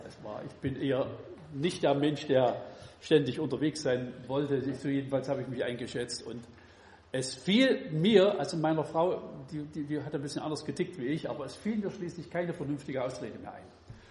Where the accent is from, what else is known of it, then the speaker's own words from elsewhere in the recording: Kirchberg, Saxony, Germany; Und ich wohne ein bisschen südlich von Zwickau, also so ins Erzgebirge rein. Kirchberg ist meine Heimatgemeinde. Ich wohne nebenan auf dem Dorf. Hartmannsdorf, muss man nicht gewesen sein, aber kann man gut wohnen.